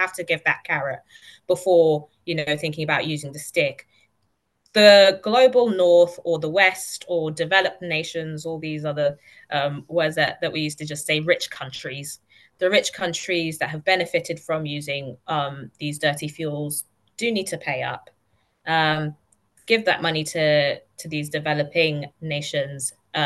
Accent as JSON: {"language": "English", "country": "Kenya", "also_born_or_lived": "Slough", "moved": "yes", "lives_now": "United Kingdom", "said": "I'm originally from Kenya, by the way. I'm a Kenyan, hence why I can still remember all the Kenyan conferences. When I got to the UK, I was right next to Black Park in Slough, good old-fashioned Slough"}